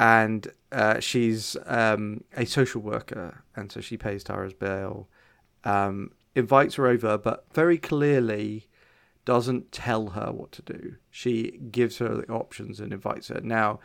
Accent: England, United Kingdom; Being English, this word is probably more in my vocabulary than it is in everyone's

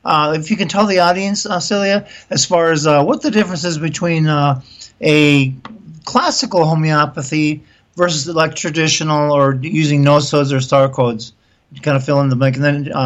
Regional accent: Blaine, Minnesota, United States; also born or lived in Coon Rapids / Fridley / New Brighton; I was born there in Coon Rapids. I spent most of my life in Blaine and Fred Lee and New Brighton.

